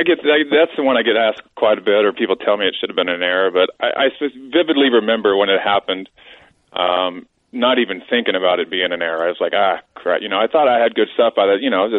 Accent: Texas, United States; I mean, even growing up in Texas, I was a Rangers fan

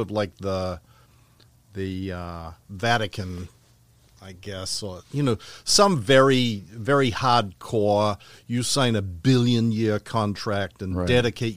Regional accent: Australia; now in Palm Harbor, United States; I'm originally obviously Australian, but I live here in Palm Harbor now, which is just, for people not in this area, it's just north of Clearwater.

